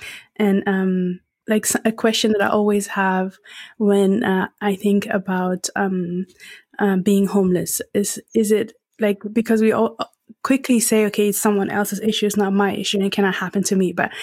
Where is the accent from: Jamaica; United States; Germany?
Germany; English is a second language; I grew up in Germany. So I grew up in Europe.